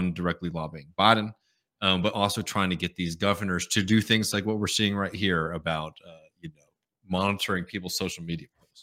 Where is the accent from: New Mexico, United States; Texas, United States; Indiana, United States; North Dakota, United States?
Texas, United States; Austin; I was very honored this Sunday to join over 10,000 people in my hometown here in Austin, Texas, in a march of support for Palestinian human rights and dignity.